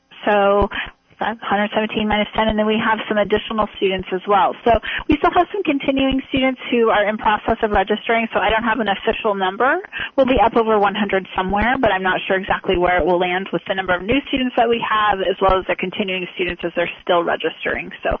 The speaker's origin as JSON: {"language": "English", "region": "Pacific Northwest", "country": "United States", "lives_now": "Lake Havasu City, United States", "said": "Yeah. I'm from the Pacific Northwest."}